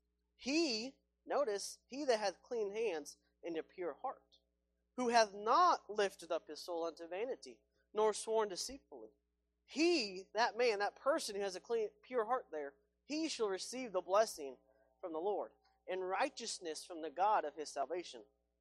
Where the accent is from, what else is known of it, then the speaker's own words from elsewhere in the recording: Marysville, Kansas, United States; we are from Marysville, Kansas, a little dot there just south of the Nebraska-Kansas border. I was born in Kansas, raised in Kansas